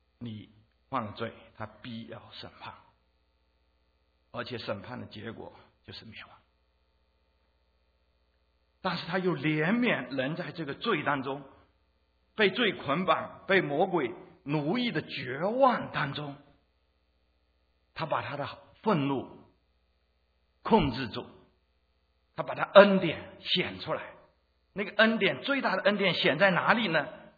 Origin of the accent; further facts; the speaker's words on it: China; 可能你跟我同个年代人，或者比我早一些年代人，从大陆来的，比较知道中国人里面还有一种爱叫哥们义气的爱。